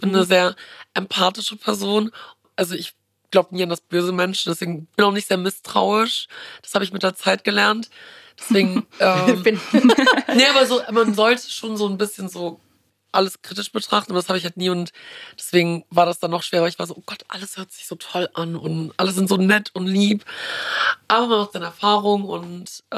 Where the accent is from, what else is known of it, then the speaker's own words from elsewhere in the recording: Bonn, North Rhine-Westphalia, Germany; Also ich komme aus Bonn